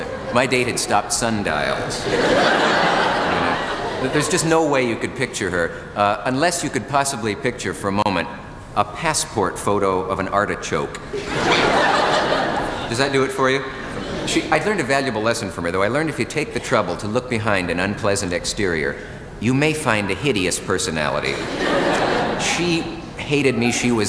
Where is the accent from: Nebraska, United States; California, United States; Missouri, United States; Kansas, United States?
Nebraska, United States; I always hasten to add when people hear that about me, that I come from Nebraska.